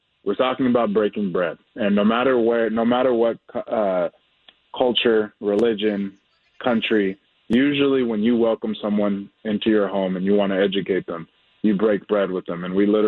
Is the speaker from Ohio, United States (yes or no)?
no; Tacoma, Washington, United States; It's Tacoma, Washington, my hometown, my mother's home island of Guam, where I'm the first Chamorro descent to ever be drafted to the NFL